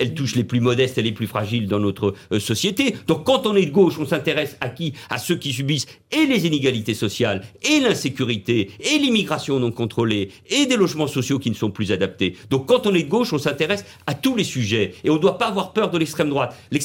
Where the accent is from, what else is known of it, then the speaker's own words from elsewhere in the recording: France; je suis français, patriote